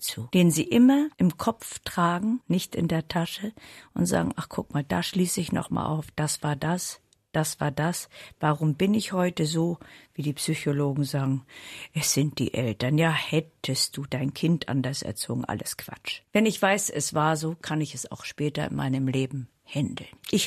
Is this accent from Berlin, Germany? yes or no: yes; Berlin, Germany; Meine Heimat ist Berlin. Nach wie vor 35 Jahre Berlin, einmal Berlin, immer Berlin.